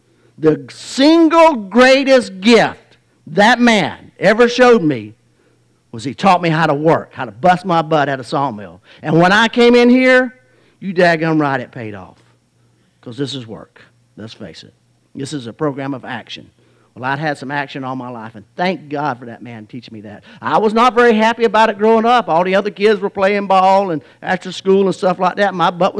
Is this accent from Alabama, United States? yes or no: yes; Lawley, Alabama, United States; Now, where I grew up in Lawley is a real wonderful, wonderful neighborhood, wonderful place to grow up. It's a very rural, agricultural place.